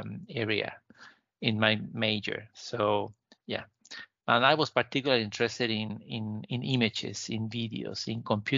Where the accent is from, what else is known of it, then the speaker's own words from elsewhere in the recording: Chile; I come from Chile, and a few of my professors back then had done their PhDs abroad, most of them abroad.